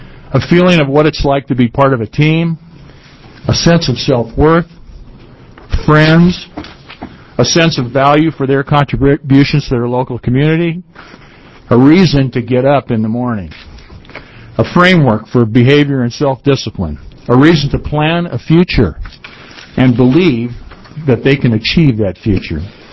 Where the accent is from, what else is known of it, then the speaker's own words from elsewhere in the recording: Oregon, United States; For the record … I'm from Marion County.